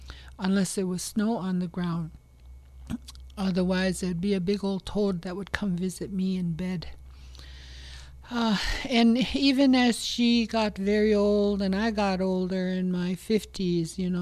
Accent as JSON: {"language": "English", "region": "Minnesota", "country": "United States", "said": "I am from the Loon Clan. And I'm a Leech Laker, an enrolled member of the Leech Lake Band of Ojibwe of the Minnesota Chippewa Tribe Incorporated, a federally recognized tribe."}